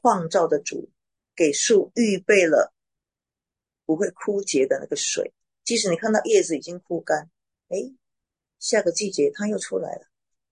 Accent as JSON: {"language": "Chinese", "country": "China", "said": "应该是很容易让我们中国人记住这首诗歌的调子的。"}